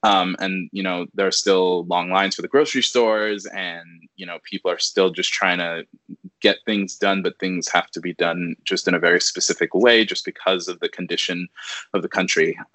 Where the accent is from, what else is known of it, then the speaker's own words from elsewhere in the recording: New York City, New York, United States; I'm from New York City.